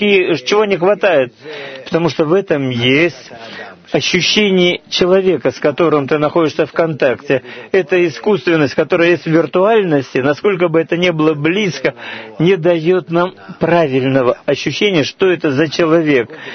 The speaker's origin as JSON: {"language": "Russian", "town": "Karkur", "region": "Haifa District", "country": "Israel", "said": "я из Каркур."}